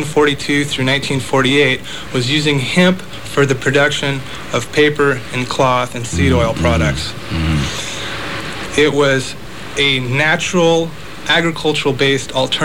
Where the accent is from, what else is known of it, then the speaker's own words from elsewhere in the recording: Nebraska, United States; I was born in Nebraska. I grew up in a little town in the middle of Holt County, Nebraska, that was surrounded by fields of industrial hemp.